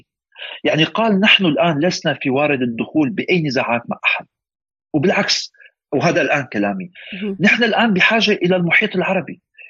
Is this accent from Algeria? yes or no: no; Syria; لأنه نحن كشعب سوري نحتاجه.